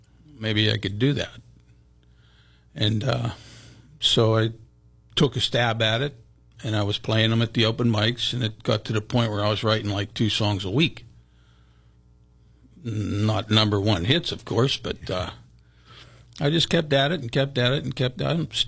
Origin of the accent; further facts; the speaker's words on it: Cheswick, Pennsylvania, United States; now in Springdale, United States; Well, I'm born and raised in Cheswick, Pennsylvania. Moved all the way to Springdale, about a half a mile away by the Crow. Been there for 36 years.